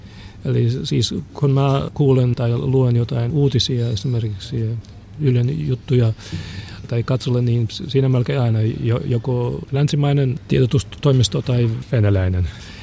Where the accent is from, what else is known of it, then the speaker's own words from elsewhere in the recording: Lviv, Lviv Oblast, Ukraine; Finnish is a second language; Mä muistan, että jotenkin ehkä vuonna 1989 suunnilleen oli aika paljon semmoisia mielenosoituksia meillä Lvivissä